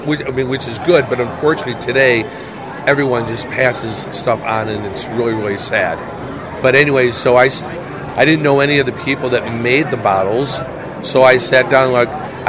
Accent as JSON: {"language": "English", "town": "Mount Prospect", "region": "Illinois", "country": "United States", "tie": "born or raised there", "also_born_or_lived": "Arlington Heights", "said": "No, I was born and raised. I was born in Arlington Heights, and I lived in Mount Prospect"}